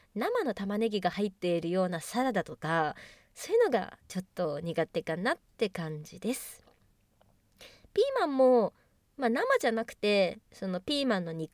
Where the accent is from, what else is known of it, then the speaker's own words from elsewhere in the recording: Kanagawa, Japan; 出身地は神奈川県です。